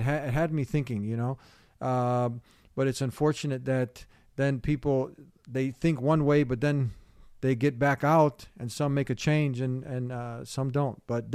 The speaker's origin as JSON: {"language": "English", "town": "Chicago", "region": "Illinois", "country": "United States", "tie": "born or raised there", "said": "you're growing up in Chicago, right? And in Chicago, if you don't have proper direction, you're going to go in the wrong direction."}